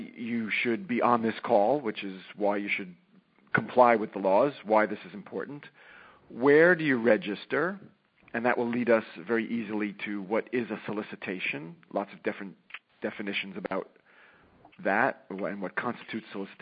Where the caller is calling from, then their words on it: New York City, New York, United States; I'm coming from New York City, and we have a lot of police and fire up and down the streets all the time.